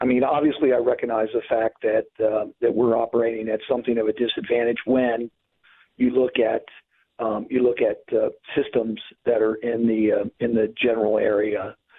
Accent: Cincinnati, Ohio, United States; I started out in 1986 as a paratransit bus operator in my hometown of Cincinnati, Ohio.

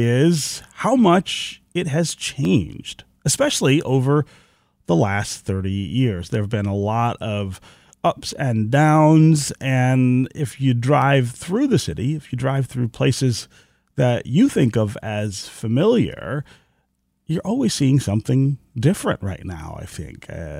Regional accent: Detroit, Michigan, United States; also born or lived in Baltimore / Washington; I remember when I came home in 2007 from Baltimore and Washington, everybody I told where that I was leaving and where I was going asked why. They literally said, your career will die if you go back to Detroit.

